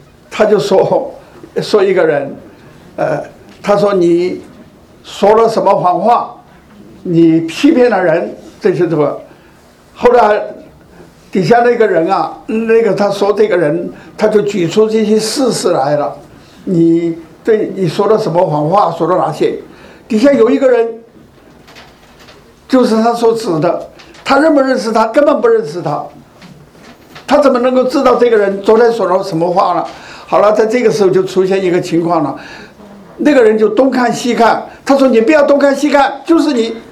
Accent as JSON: {"language": "Chinese", "country": "China", "said": "我们中国人"}